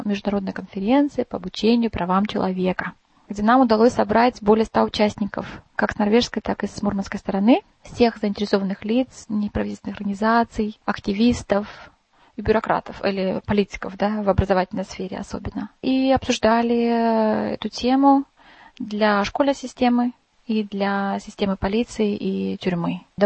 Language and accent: Russian; Elista, Kalmykia, Russia; now in Oslo, Norway; Я родом из Калмыкии, из города Элисты, но только что закончила университет Осло здесь, где училась последние 6 лет